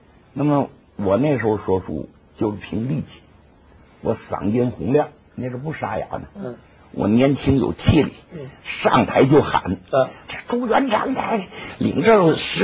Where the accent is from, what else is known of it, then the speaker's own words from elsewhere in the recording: Northeast China, China; 我原来在东北长大的，一些土话啊。